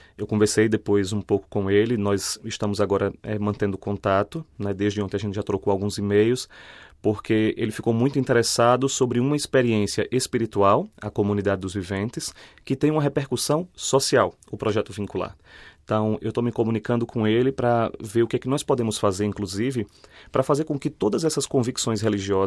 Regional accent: Recife, Pernambuco, Brazil; Eu sou do Recife, de Pernambuco.

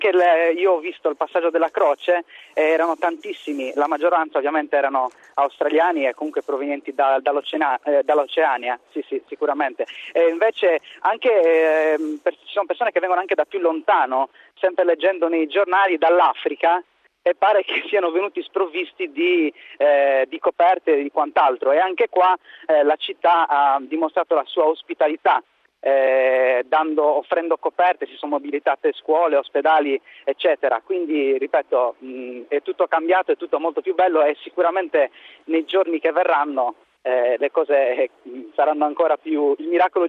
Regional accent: Sardinia, Italy; Ho incontrato anche sardi, io sono sardo.

